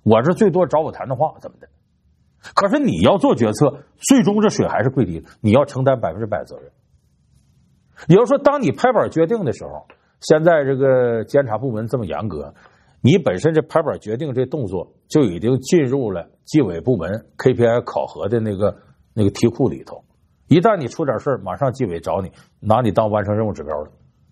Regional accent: Northeast China, China; 我既然是东北那片土地出生的，我这血管里一辈子流着大碴子味的血液

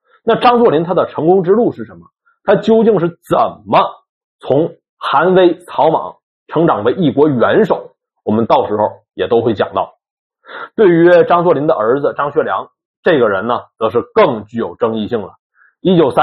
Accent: Shenyang, Liaoning, China; 那么就再次欢迎各位能来到我的老家捧场，咱们沈阳见

